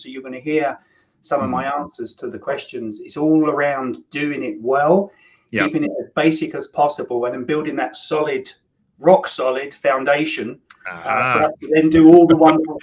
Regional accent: England, United Kingdom; I'm from England

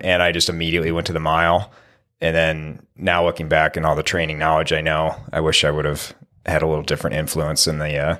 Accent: Livonia, Michigan, United States; I grew up in Livonia, which probably will mean nothing to people listening

